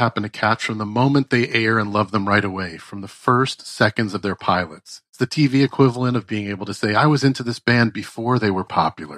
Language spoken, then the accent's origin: English; New Jersey, United States; a show set around where I grew up in New Jersey.